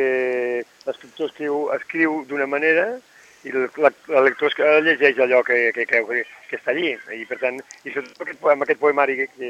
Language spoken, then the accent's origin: Catalan; Cabassers, Catalonia, Spain; born there; Sí, vaig néixer a Cabassers.